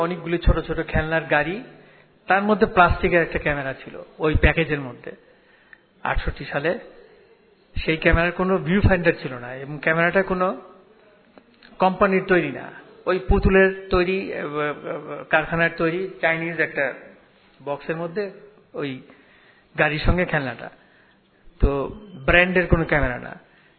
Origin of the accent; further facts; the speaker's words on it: Dhaka, Dhaka Division, Bangladesh; আমার যে জন্ম হয় পুরনো ঢাকায়, সেটা জেলখানার উল্টো দিকে, ঢাকা কেন্দ্রীয় কারাগারের উল্টো দিকে, মৌলভীবাজার।